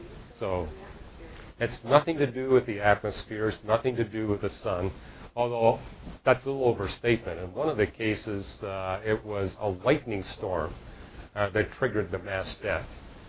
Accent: Canada; Where I grew up in Canada, you would see Aurora Borealis that would cover the entire sky, all different colors.

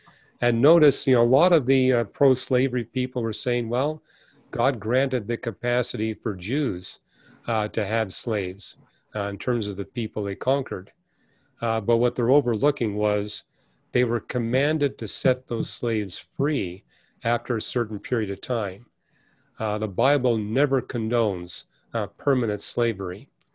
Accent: Canada; I was raised in Canada. My parents were poor, but the way the education system was set up in Canada, even though I was in a very poor family

